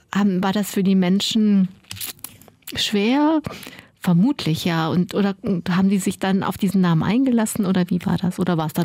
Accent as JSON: {"language": "German", "town": "Düren", "region": "North Rhine-Westphalia", "country": "Germany", "tie": "born or raised there", "said": "Ich bin in Düren groß geworden"}